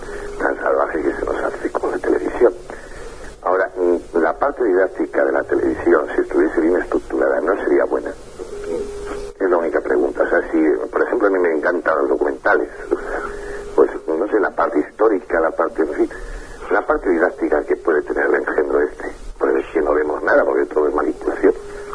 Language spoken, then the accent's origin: Spanish; Madrid, Community of Madrid, Spain; soy madrileño también